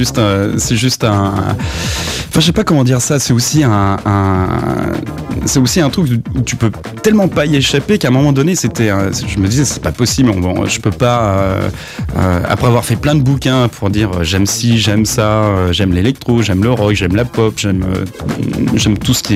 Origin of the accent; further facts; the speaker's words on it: France; je suis français, quoi. Je suis français. En même temps, je suis alors, pas suffisamment français.